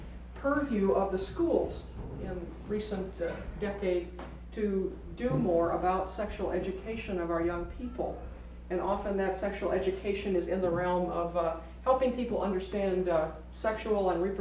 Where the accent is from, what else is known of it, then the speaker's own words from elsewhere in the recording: Minnesota, United States; At Lutheran Northwestern, which is in my hometown, the largest of the Lutheran seminaries, there is a course, but it's an elective.